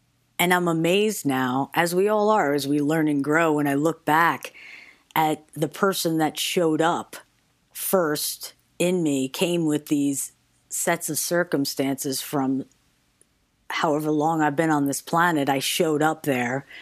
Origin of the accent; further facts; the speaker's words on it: New York, United States; And I mean, I'm from New York, man.